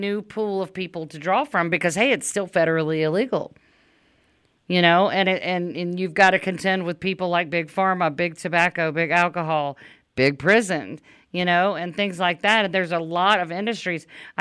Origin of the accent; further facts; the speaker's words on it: Louisiana, United States; And tell me what area of Louisiana that is. That's my home state.